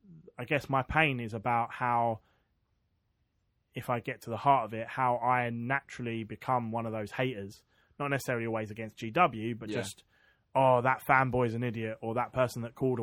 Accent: England, United Kingdom; we're English

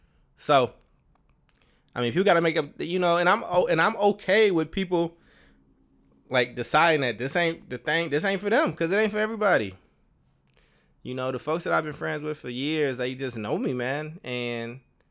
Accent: Chicago, Illinois, United States; whether it's like back in my hometown of like Chicago or even New Orleans.

